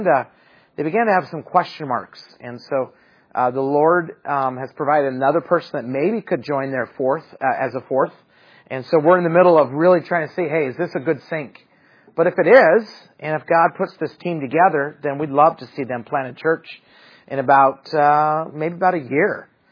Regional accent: Idaho, United States; I mean, I remember I grew up in Idaho, and so I go to Northland Baptist Bible College

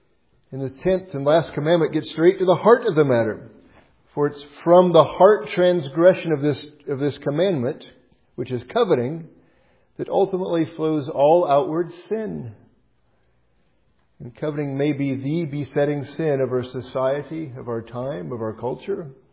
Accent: Iowa, United States; And since I'm from Iowa, I like this.

